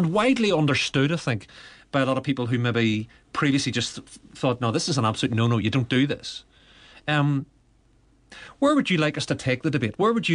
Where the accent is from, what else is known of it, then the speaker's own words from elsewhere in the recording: Lurgan, Northern Ireland, United Kingdom; I'm a Lurgan man myself, so I know that part of the world well.